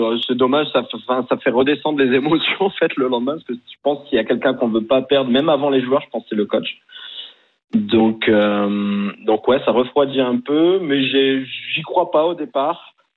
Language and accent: French; Hauts-de-France, France; now in Mexico; Un ch'ti au Mexique, oui.